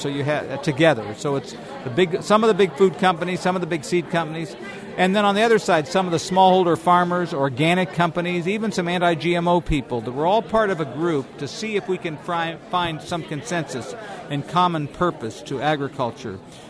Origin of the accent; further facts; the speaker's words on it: Wichita, Kansas, United States; I was from Wichita